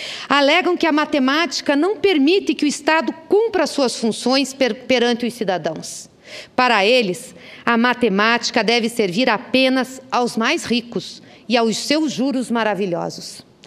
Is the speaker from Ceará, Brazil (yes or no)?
no; Paraná, Brazil; lá no meu estado do Paraná